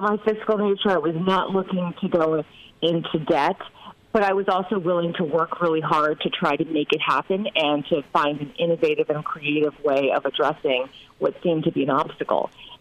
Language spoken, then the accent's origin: English; Illinois, United States; I have made it a priority to be in Central and Southern Illinois because I'm from Central Illinois